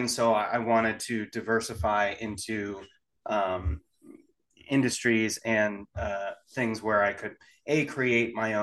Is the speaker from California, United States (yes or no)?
yes; California, United States; now in Knoxville, United States; I live in Knoxville, Tennessee. I'm from California. We moved out here about 5 years ago.